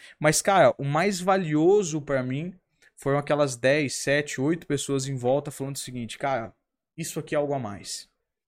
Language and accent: Portuguese; Balneário Camboriú, Santa Catarina, Brazil; Alphaville não é diferente de Balneário Camboriú, de onde eu vim